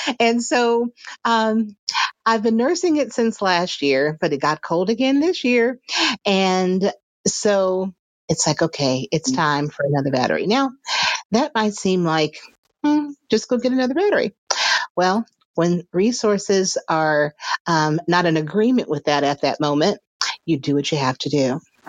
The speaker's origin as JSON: {"language": "English", "town": "Atlanta", "region": "Georgia", "country": "United States", "said": "I am hailing in from Atlanta, GA. Certainly not hot Atlanta right now, but Atlanta, GA nonetheless."}